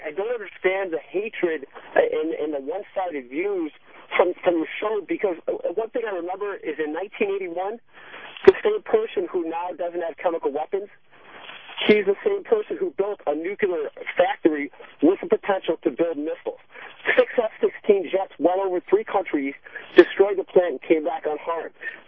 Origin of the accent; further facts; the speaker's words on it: United States; Yeah, I'm an American and I'm a Jew.